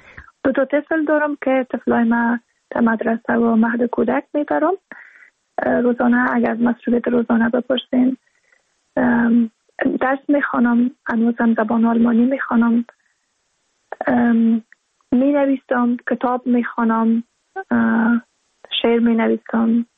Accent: Balkh, Afghanistan; زادگاه من، که زادگاه رابعه و مولانا است، یعنی بلخ. من تقریبا 30 سال پیش در بلخ زاده شدم و اونجا در مدرسه رفتم، یکی از مدرسه های مزار شریف که نام گوهر خاتون بود.

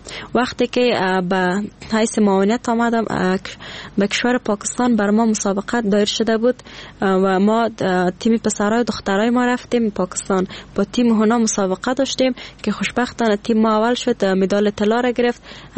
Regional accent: Afghanistan; یگانه مشکلی که ما افغانا داریم همین شرایط است.

